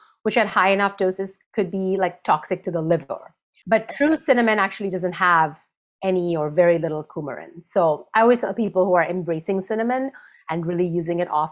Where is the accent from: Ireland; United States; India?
India; Growing up in India, I ate it a lot in rice dishes and curries.